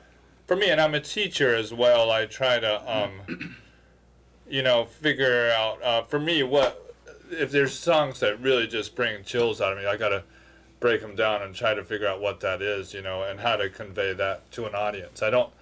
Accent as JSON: {"language": "English", "region": "the Carolinas", "country": "United States", "tie": "born or raised there", "said": "I grew up in the Carolinas, so I was introduced to like a lot of that that finger style blues, you know."}